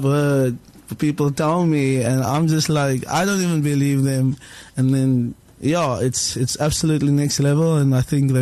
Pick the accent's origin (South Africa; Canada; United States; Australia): South Africa; me being South African, and I really love this country a lot.